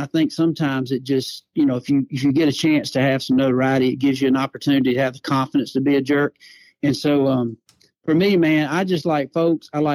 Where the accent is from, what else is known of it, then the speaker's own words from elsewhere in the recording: the South, United States; And, you know, growing up in the South, it's funny